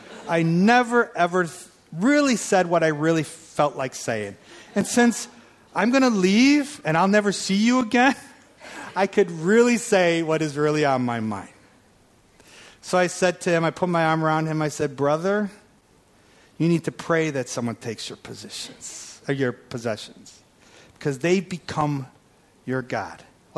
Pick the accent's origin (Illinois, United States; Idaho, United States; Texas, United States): Illinois, United States; Chicago; Usually it's, okay, where's my wallet? I'm from Chicago. It's usually, where's my wallet?